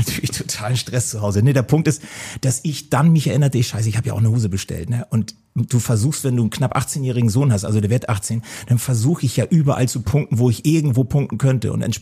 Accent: Hamburg, Germany; Also wir haben tatsächlich, wir sind aus Hamburg

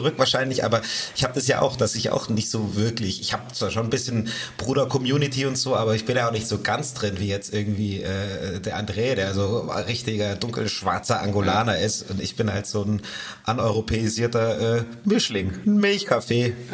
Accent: Germany; Die alte Diskussion, ich bin Deutscher. Ja, nur weil du einen deutschen Pass hast, macht es nicht Deutsch. Nee, ich habe ja auch eine deutsche Vergangenheit. Also es war eine müßige Diskussion, aber ich bin ein Deutscher.

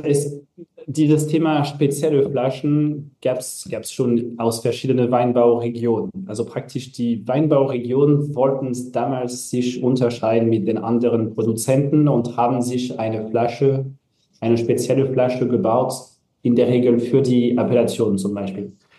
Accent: Châteauneuf-du-Pape, Provence-Alpes-Côte d'Azur, France; German is a second language; Ein bisschen wie bei uns in Châteauneuf-du-Pape mit der Mont Ventoux.

